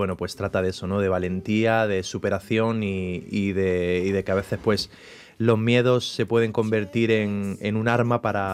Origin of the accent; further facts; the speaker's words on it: Granada, Andalusia, Spain; Olé, mi tierra, Granada.